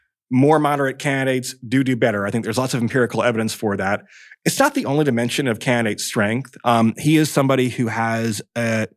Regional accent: Michigan, United States; And so, like, you know, I'm from Michigan.

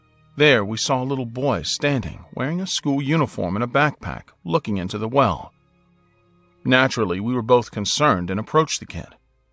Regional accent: Mumbai, Maharashtra, India; now in London, United Kingdom; Although now I live in London, I'm from India.

